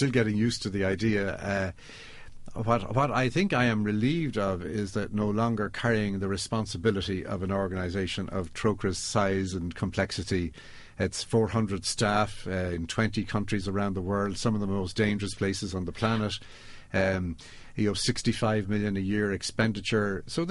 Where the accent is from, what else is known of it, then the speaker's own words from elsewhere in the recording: Dublin, Leinster, Ireland; I'm from Dublin and I'm a soccer man